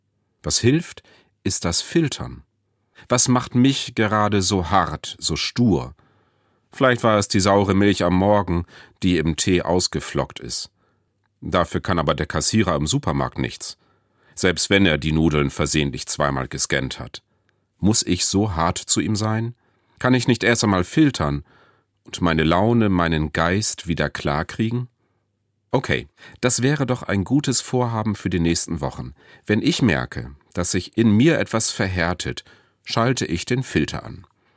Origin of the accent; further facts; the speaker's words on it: Lower Saxony, Germany; Das Ammerland, wo ich herkomme, ist nicht Ostfriesland.